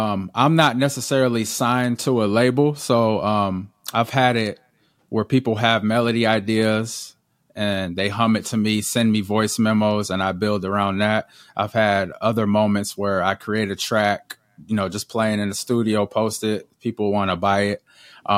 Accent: Atlanta, Georgia, United States; I grew up in Atlanta, so music was all around me.

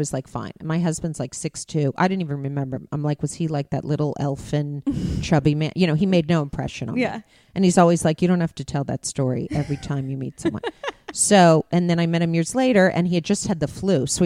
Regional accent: Beverly Hills, California, United States; growing up in Beverly Hills, which is so nothing.

